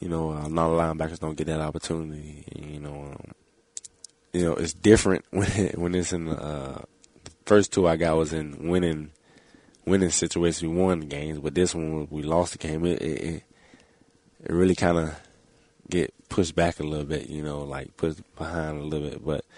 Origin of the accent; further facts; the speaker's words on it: Miami, Florida, United States; When I was a kid, you know, obviously, you know, growing up in Miami, you know, they always played the Dolphins games.